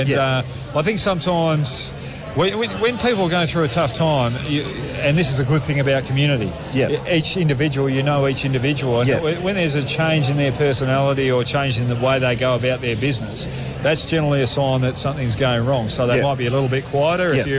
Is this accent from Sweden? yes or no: no; Williams, Western Australia, Australia; Yeah, so I grew up in Williams.